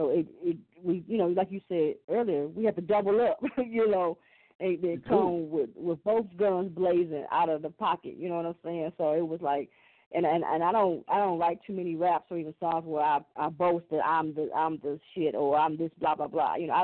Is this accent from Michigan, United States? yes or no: yes; Flint, Michigan, United States; I'm from Flint. I currently live in Flint.